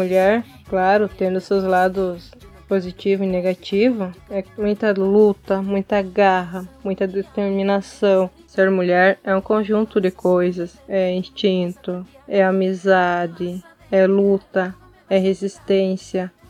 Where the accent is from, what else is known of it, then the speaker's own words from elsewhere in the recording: Dois Irmãos das Missões, Rio Grande do Sul, Brazil; now in Seberi, Brazil; sou natural de Dois Irmãos das Missões, atualmente moro em Seberi.